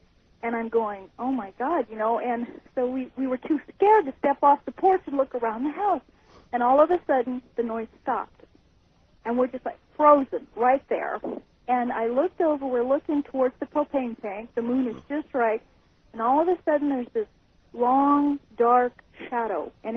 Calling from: Kelso, Montana, United States; Hi, I'm calling from Kelso, Montana.

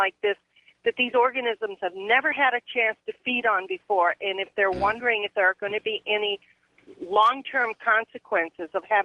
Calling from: Wisconsin, United States; I'm from Wisconsin here. I'm a truck driver.

